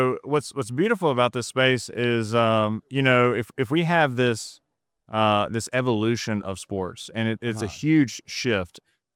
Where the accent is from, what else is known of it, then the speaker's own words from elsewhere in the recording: Mississippi, United States; I'm from Mississippi.